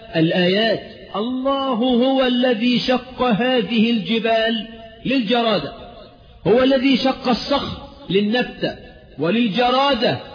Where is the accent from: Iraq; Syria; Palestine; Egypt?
Egypt; كمصريين لما نلاقي واحد كده ربنا خلقه وبلغ مبلغ الرجال وما بيطلعلوش دقن